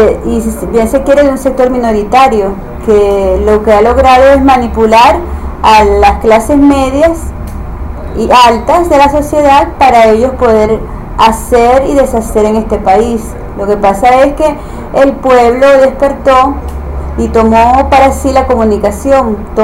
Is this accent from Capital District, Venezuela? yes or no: no; El Tigre, Anzoátegui, Venezuela; es como la remembranza de mi lugar de origen. Yo soy del Tigre, estaba en Suárez, y el escuchar música venezolana me hace rememorar todo lo que fue mi infancia.